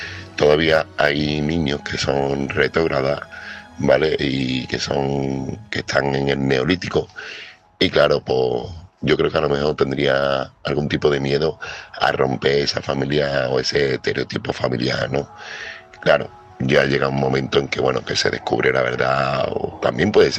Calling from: Seville, Andalusia, Spain; corresponsal de Sevilla

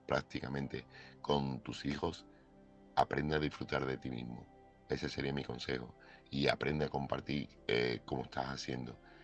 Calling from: Seville, Andalusia, Spain; corresponsal de Sevilla

